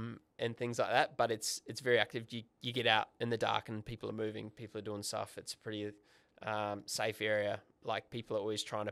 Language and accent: English; Australia; To be fair, being an Aussie, I've probably been more injured than I haven't.